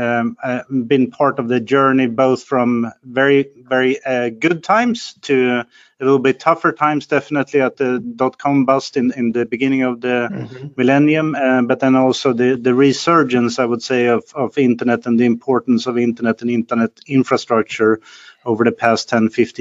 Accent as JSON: {"language": "English", "country": "Sweden", "tie": "born or raised there", "also_born_or_lived": "United States", "said": "I'm born and raised in Sweden. I live here for most of my life. I must say I've done a couple of stints outside of Sweden for about 5 years in predominantly in the US."}